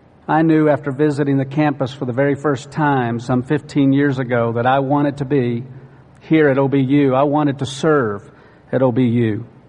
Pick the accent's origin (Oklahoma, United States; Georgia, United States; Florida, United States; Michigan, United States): Oklahoma, United States; Oklahoma Baptist University, my home state